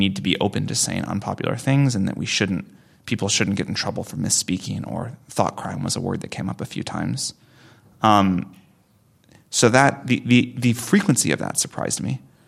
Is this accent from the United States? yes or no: yes; Midwest, United States; Well, I grew up in the Midwest, so I have people that I have not stayed super close to, but that I still know that live there.